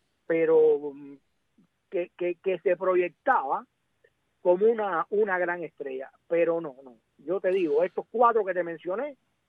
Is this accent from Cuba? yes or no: yes; Cuba; moved away; cuando yo vine de Cuba